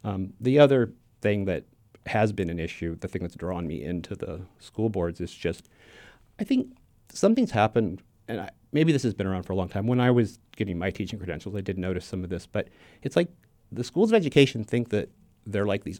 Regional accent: Chico, California, United States; I grew up in Chico, went to Sierra View Elementary and Bidwell Junior and Pleasant Valley High School.

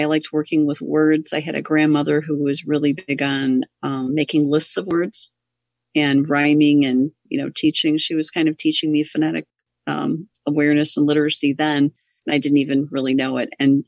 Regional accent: Hammond, Indiana, United States; Well, born and raised in Hammond, Indiana, educated in the Hammond Public Schools.

